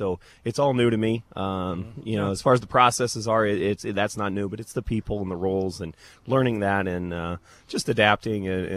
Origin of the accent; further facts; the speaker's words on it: Ohio, United States; I'm coming from Marion County, Ridgedale. So my last 17 years at Ridgedale, and originally from Crawford County, a Colonel Crawford kid